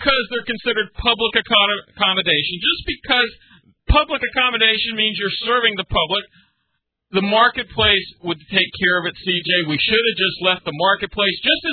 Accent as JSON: {"language": "English", "region": "Florida", "country": "United States", "tie": "born or raised there", "said": "I thought apartheid growing up in Florida in the 60s."}